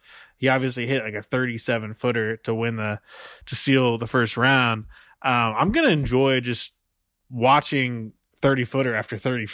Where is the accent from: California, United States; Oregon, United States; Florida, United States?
Oregon, United States; Portland; And I grew up in Portland. I'll be completely candid on the podcast. I grew up a Blazers fan.